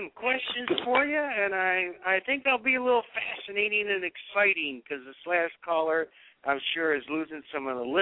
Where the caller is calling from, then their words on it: Detroit, Michigan, United States; and I'm calling in from Detroit here